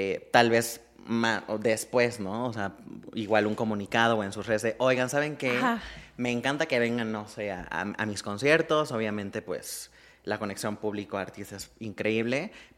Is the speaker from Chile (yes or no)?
no; Mexico; moved away as an adult; now in United States; Nos fuimos a Estados Unidos a trabajar, como muchos mexicanos